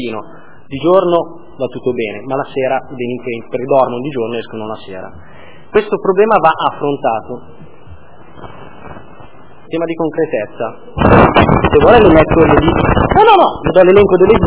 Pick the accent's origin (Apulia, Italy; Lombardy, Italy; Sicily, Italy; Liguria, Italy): Lombardy, Italy; Milan; io sono nato e cresciuto qua a Baggio, quindi conosco il borgo da quando proprio sono ragazzino.